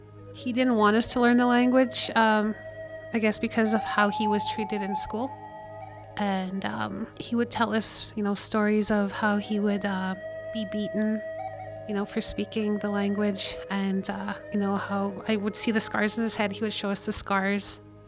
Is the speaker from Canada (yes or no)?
yes; Manitoba, Canada; I'm from the Little Saskatchewan First Nation. It's a small community here in Manitoba. A lot of people tend to think it's in Saskatchewan. It's not.